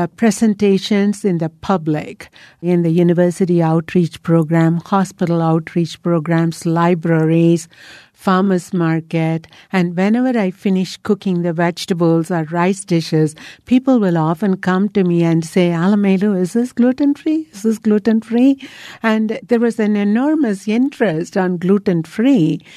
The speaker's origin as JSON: {"language": "English", "country": "India", "tie": "born or raised there", "said": "when I was growing up in India, I have tasted Brussels sprouts, broccoli, and all of these things"}